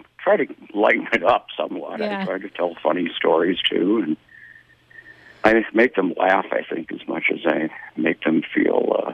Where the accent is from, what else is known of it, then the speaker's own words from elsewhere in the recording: Worthington, Minnesota, United States; And my recollection of growing up in Worthington, Minnesota was of a very tense household, bitter arguments between my mom and dad late at night.